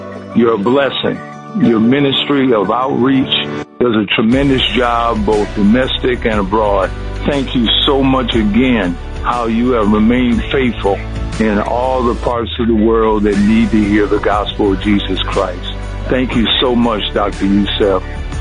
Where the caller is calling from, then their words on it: Tecumseh, Ontario, Canada; I'm calling from Tecumseh, Ontario, Canada.